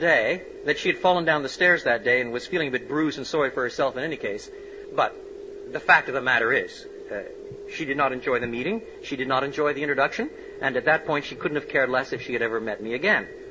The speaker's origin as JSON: {"language": "English", "town": "Cambridge", "region": "East of England", "country": "United Kingdom", "said": "it's all right, I'm from Cambridge too, I can crack jokes like that."}